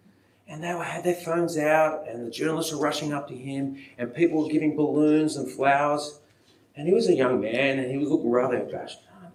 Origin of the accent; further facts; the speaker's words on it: Australia; the great people that make us feel worthy to celebrate being Australian and our athletic prowess